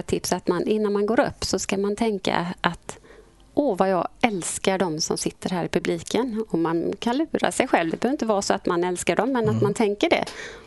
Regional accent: Glommen, Halland County, Sweden; Jag kommer från ett litet fiskeläge som heter Glommen och ligger i Halland, en mil norr om Falkenberg ungefär.

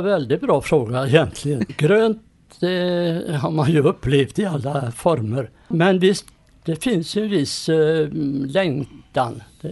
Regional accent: Dals Rostock, Västra Götaland County, Sweden; also born or lived in Mellerud; now in Partille, Sweden; Jag är uppväxt i Dals Råstock i Dalsland. Ett litet samhälle uppväxt på Kroppefjäll. Men det är ändå inte min födelseort, för den är från Mellerud. Mina föräldrar var statare

